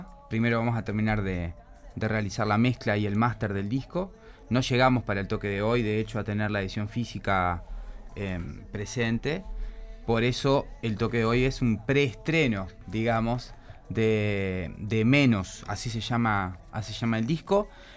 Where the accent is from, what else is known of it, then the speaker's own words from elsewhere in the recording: Paysandú, Uruguay; Yo recuerdo, por ejemplo, de estar de niño jugando en Paysandú.